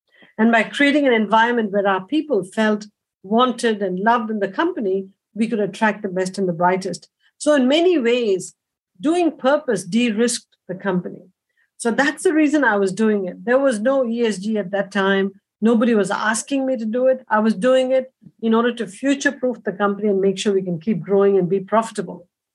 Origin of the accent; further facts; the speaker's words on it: India; growing up in India, you think of the Padma Awards as something way up there.